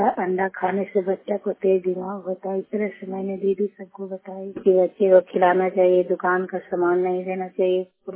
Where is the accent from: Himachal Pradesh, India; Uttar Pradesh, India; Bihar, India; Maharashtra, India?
Bihar, India; Nalanda; और मेरा जिला नालंदा हुआ और सागर सेलेक हुआ ब्लॉक रोहोई हुआ